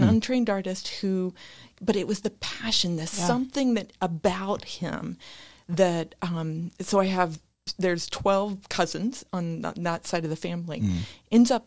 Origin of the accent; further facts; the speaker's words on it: Ohio, United States; I grew up in Southern Ohio. I'm Appalachian, you know, and that's not what you think of when you imagine a museum director.